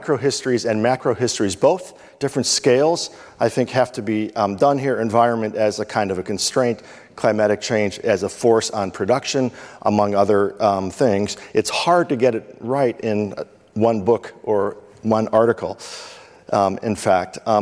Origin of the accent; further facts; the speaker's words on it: Chicago, Illinois, United States; When I was a young boy growing up in Chicago, there was a television serialization of a Czech movie